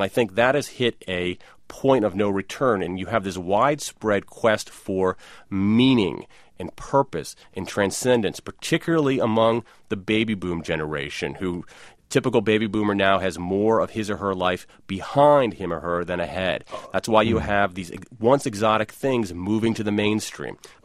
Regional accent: Ohio, United States; I grew up in Ohio while the Rust Belt was rusting.

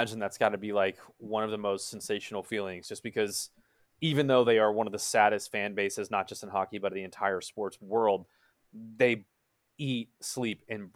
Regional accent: Dallas, Texas, United States; And I'm from Dallas, Texas, and I have gone publicly multiple times saying that I have a disdain for country music.

